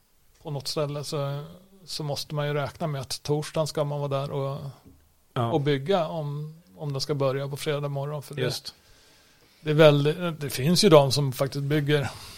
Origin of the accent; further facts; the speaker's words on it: Gotland, Sweden; Och ska man ha, som gotlänning då, så vill man ju gärna ha en tid klockan 8 på morgonen.